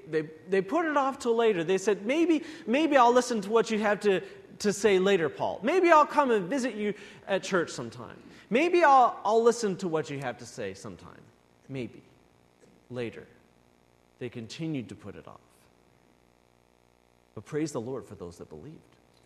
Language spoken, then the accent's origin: English; Iowa, United States; okay, now I grew up in Iowa, remember